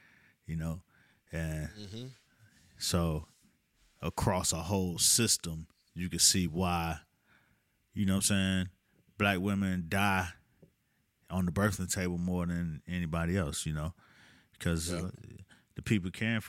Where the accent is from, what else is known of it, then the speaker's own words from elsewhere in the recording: Miami, Florida, United States; Bevy introduced me as, you know, I'm from Miami, blah, blah, blah.